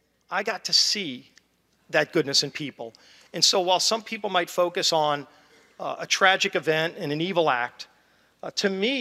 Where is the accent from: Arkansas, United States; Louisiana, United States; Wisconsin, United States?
Louisiana, United States; I'm from South Louisiana, and we believe you work hard and you play hard and joie de vivre.